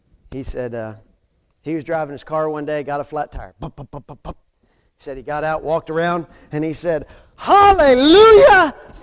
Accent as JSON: {"language": "English", "country": "United States", "said": "Now listen, I'm a patriot. I'm an American. I'm a veteran."}